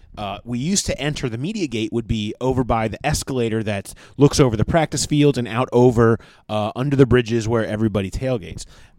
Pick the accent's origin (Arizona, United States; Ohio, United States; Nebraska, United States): Ohio, United States; Cincinnati; when I was a kid, I grew up in Cincinnati. I lived out in the Mason area